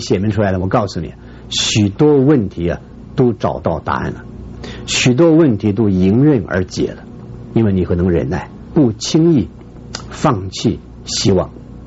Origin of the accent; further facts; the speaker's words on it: China; 你看我们中国人造字造得很妙